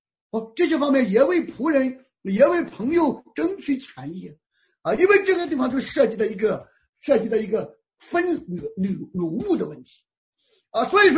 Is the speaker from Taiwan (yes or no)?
no; China; 我们中国人不喜欢这样。我们中国人说